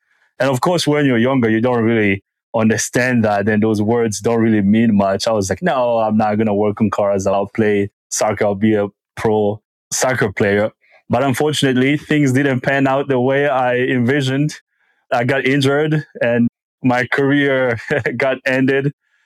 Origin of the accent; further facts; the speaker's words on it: Republic of the Congo; moved away as an adult; now in United States; I was born and raised in the Republic of Congo. I moved here to this wonderful country of the United States around the end of 2013.